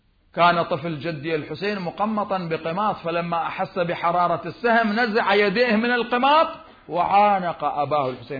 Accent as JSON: {"language": "Arabic", "town": "Karbala", "region": "Karbala Governorate", "country": "Iraq", "said": "احنا عندنا في كربلاء في هذا المشروع العظيم"}